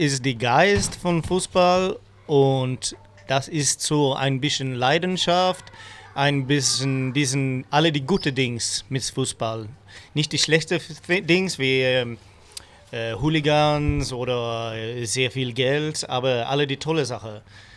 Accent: Sweden; German is a second language; Ich komme aus Schweden.

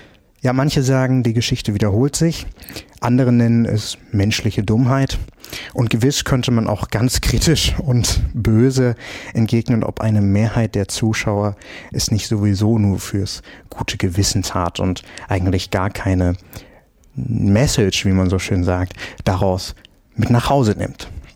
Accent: Bad Hersfeld, Hesse, Germany; Nämlich, ich war in meiner Heimat unterwegs und zwar bei den Bad Hersfelder Festspielen.

